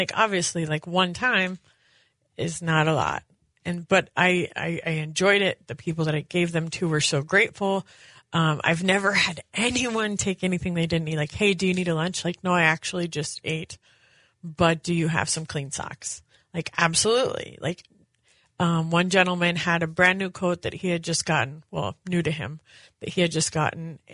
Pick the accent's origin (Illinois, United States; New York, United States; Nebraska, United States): Nebraska, United States; and like I'm from Nebraska, so it snows there in October also.